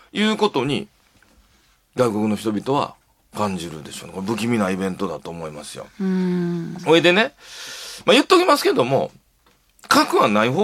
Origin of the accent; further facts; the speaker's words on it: Hiroshima, Japan; しかも僕は広島出身なんだから、それを言える資格があるんだよ